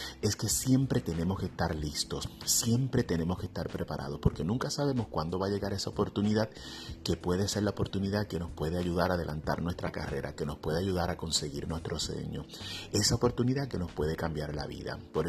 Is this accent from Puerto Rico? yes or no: yes; Adjuntas, Puerto Rico; donde yo vivía allá en mi pueblito en Puerto Rico, en Adjuntas, en el centro de la isla.